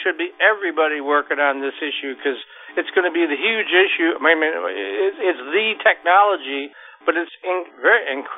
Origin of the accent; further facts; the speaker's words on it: Grand Rapids, Michigan, United States; if you've been to Grand Rapids, like I grew up in Grand Rapids and pretty familiar with it.